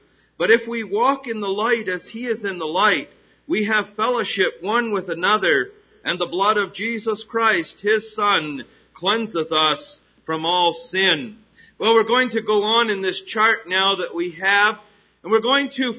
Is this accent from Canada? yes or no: yes; Canada; growing up in Canada, we studied in school a great deal concerning British history.